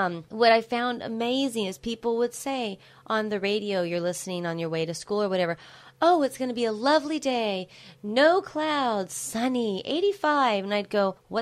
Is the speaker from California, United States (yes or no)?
yes; California, United States; I'm from California.